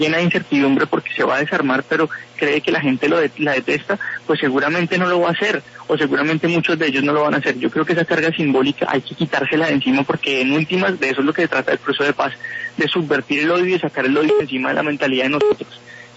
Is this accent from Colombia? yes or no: yes; Colombia